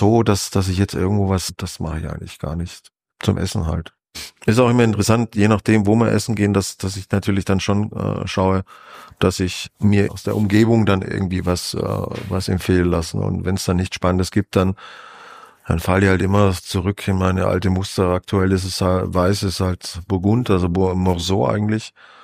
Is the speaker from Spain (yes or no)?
yes; Spain; ich bin ja Spanier, bin ja regelmäßig und bin auch so aufgewachsen, dass am Tisch auch miteinander gesprochen wird